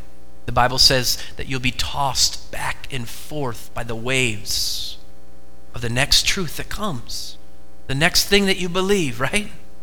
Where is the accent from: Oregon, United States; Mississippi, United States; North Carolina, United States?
Oregon, United States; So I grew up in the Oregon public school system, and now you say, that's why.